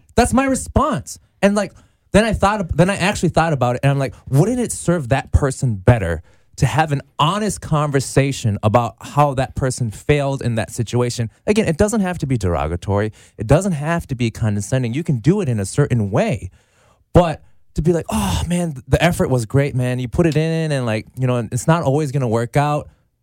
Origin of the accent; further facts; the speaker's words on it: Midwest, United States; because I grew up in the Midwest and I think white lies to me is a way of playing small p politics.